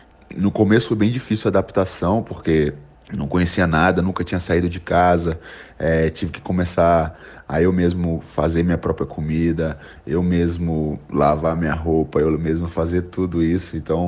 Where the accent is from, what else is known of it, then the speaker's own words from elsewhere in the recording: São Luís, Maranhão, Brazil; levar esse cinturão para São Luís do Maranhão, que é minha terra natal, e vou representar o Nordeste, o Maranhão